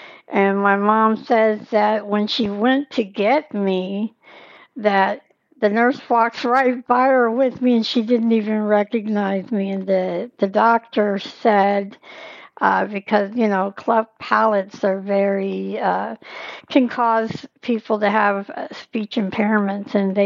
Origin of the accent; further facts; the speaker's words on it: Fort Hood, Texas, United States; born there; I was born in Fort Hood, Texas, in December 12th.